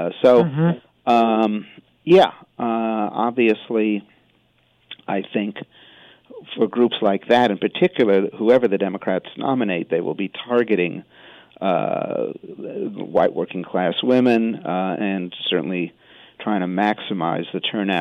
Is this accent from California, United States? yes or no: yes; California, United States; when I was a young guy growing up in California, it was the home of Richard Nixon and Ronald Reagan.